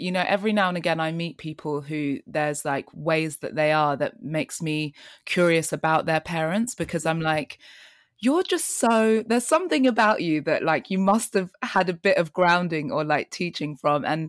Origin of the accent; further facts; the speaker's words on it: Kampala, Central Region, Uganda; you're another one of my artist friends who has been to my hometown, Uganda, Kampala.